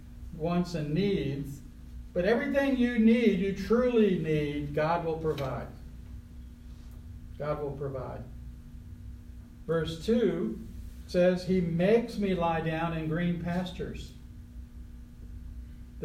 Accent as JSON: {"language": "English", "town": "Washington", "region": "District of Columbia", "country": "United States", "tie": "born or raised there", "said": "And I was raised in Washington, D.C. I never lived on a farm, never was around farm animals."}